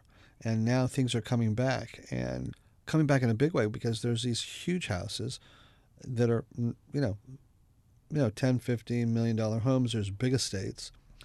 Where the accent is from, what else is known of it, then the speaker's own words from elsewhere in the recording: Beverly Hills, California, United States; On certain streets, even where I grew up or in Beverly Hills in the 60s and 70s, we had all that.